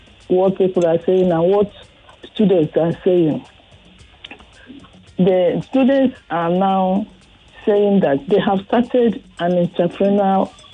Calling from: Okoko, Nigeria; I'm calling from Okoko.

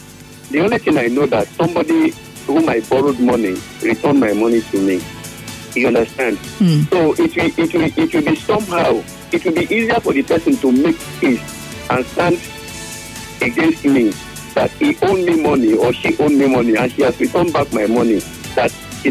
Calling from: Port Harcourt, Rivers, Nigeria; I'm calling from Port Harcourt.

